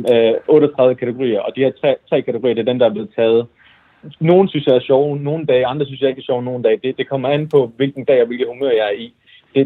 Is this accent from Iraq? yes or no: yes; Iraq; Det var der, jeg svarede, jeg er fra Irak.